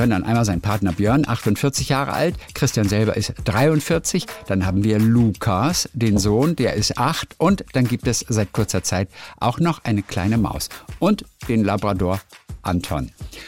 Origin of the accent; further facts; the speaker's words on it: Northern Germany, Germany; ich komme aus Norddeutschland.